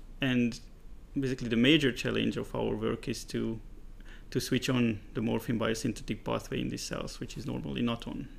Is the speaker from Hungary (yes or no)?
yes; Hungary; So I was born in Hungary, and as I grew up on the countryside, I quickly got interested in all sorts of plants and animals